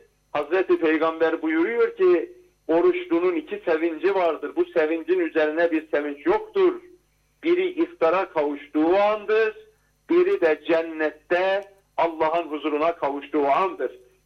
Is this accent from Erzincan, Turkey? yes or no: yes; Erzincan, Turkey; Evet. Ben Erzincanlıyım.